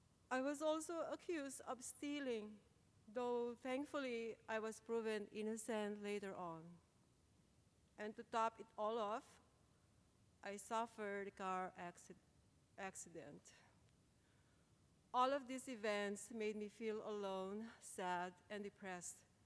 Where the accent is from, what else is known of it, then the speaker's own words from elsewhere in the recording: Philippines; English is a second language; now in Canada; I was raised Catholic in the Philippines and continued to go to church when I moved to Canada.